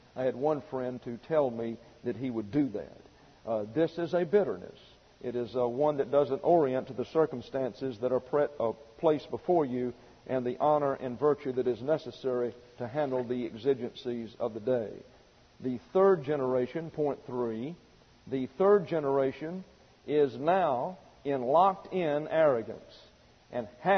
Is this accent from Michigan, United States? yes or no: no; Alabama, United States; These are people that I knew growing up in Alabama.